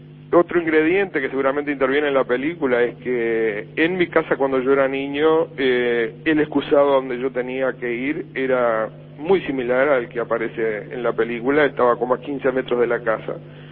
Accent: Melo, Cerro Largo, Uruguay; que pertenecen a mi infancia en Melo

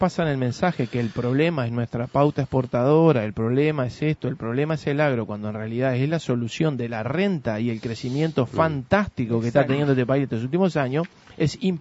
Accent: Uruguay; Y como uruguayos, si hay algo de lo que estoy orgulloso es cómo cumplimos eso.

